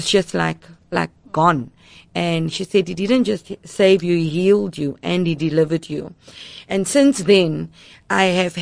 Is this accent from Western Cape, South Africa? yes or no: yes; Mitchells Plain, Western Cape, South Africa; I grew up in Mitchell's Plain.